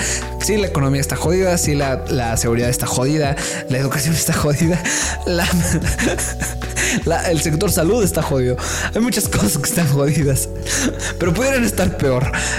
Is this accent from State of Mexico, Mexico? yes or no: yes; State of Mexico, Mexico; Y a ver, yo soy del Estado de México, entre millones de personas.